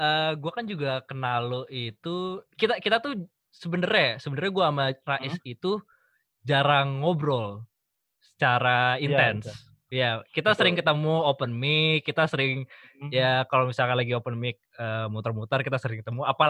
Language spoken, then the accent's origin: Indonesian; Java, Indonesia; Gue orang Jawa loh.